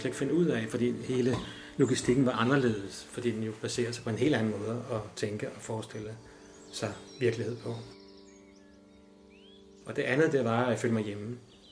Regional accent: Copenhagen, Capital Region of Denmark, Denmark; Nu er jeg jo født og opvokset i København, og jeg studerede i København og boede i København. Så jeg er sådan en klassisk forstand i københavner.

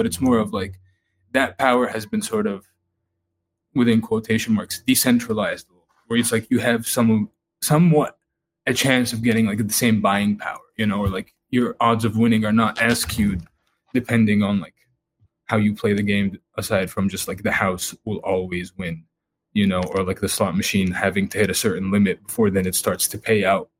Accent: Egypt; But if you go outside of America, growing up in Egypt

